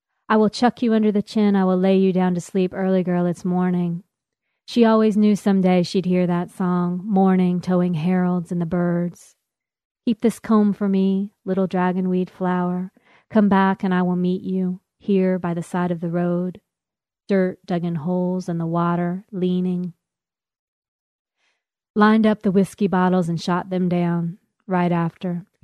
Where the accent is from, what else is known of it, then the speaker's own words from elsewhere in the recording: the South, United States; accent: Southern; And if I'm really relaxed, you'll hear my Southern accent come through.